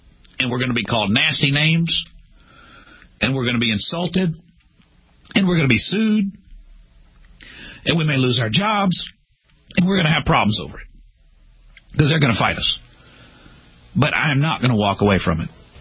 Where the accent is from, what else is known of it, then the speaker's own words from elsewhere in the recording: United States; I'm an American. I love this country.